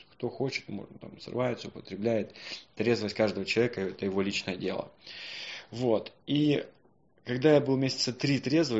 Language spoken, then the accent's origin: Russian; Zaporizhzhia, Zaporizhzhia Oblast, Ukraine; Весь мой 9-й шаг, остальной, он в Запорожье, в моем родном городе, да, и туда надо ехать.